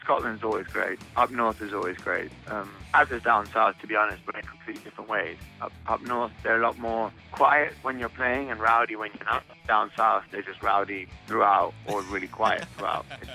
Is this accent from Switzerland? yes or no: yes; Switzerland; also born or lived in London / Italy / United States; I'm born in London, but I grew up in Switzerland. I spent a lot of time sort of living, traveling through Italy growing up, because we always had family there. And then spent a lot of time in America, and it's kind of been a bit of a mishmash.